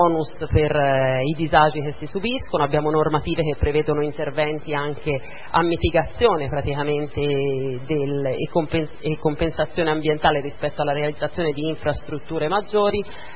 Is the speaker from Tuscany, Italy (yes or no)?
yes; Cavriglia, Tuscany, Italy; now in San Giovanni Valdarno, Italy; vengo dal comune di Cavriglia e sono a San Giovanni soltanto dal 2017.